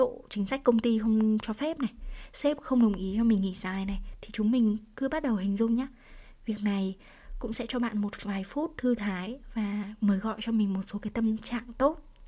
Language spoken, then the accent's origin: Vietnamese; Mộc Châu, Sơn La, Vietnam; now in Hanoi, Vietnam; Và quê mình thì ở Mộc Châu. Mình sống và làm việc, học tập tại Hà Nội được gần 15 năm. Nên mỗi lần mà mình được nghỉ dài thì mình đều tìm cách phi ngay về quê.